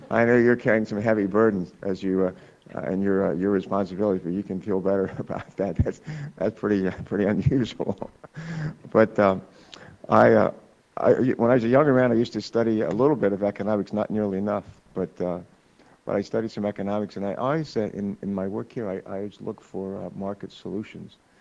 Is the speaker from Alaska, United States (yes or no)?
no; West Virginia, United States; born there; I was born in West Virginia. My dad was a coal miner for a short time in his life, so we have sort of a family history with coal.